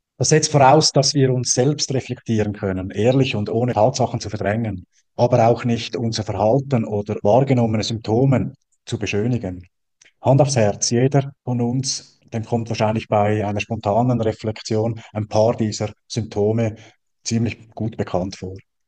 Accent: Switzerland; für mich als Schweizer

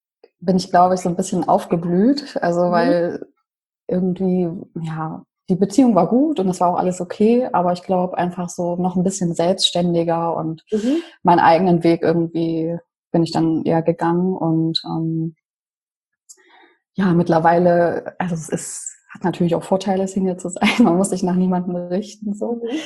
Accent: Leipzig, Saxony, Germany; Also ich komme ja ursprünglich aus Leipzig.

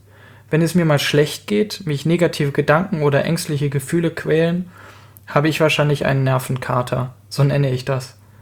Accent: North Rhine-Westphalia, Germany; Als Jugendlicher, wenn wir damals bei uns im Sauerland in der Schützenhalle Party machten.

